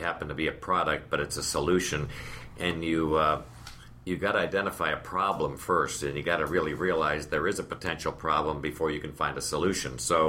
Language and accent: English; Toledo, Ohio, United States; born there; I was born in Toledo, Ohio, and I started my career in retailing with Macy's